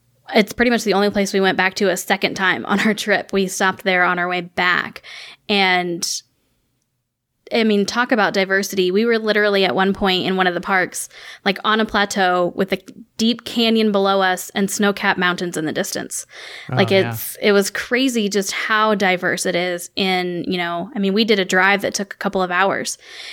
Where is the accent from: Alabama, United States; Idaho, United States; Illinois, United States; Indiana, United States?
Indiana, United States; Growing up in Indiana, I don't think I ever heard a single thing uttered about Utah like my entire life.